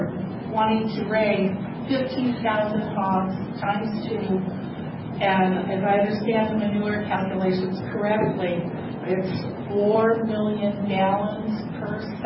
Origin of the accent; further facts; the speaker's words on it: Iowa, United States; born there; I was born in Iowa, in North Iowa. I was a townie.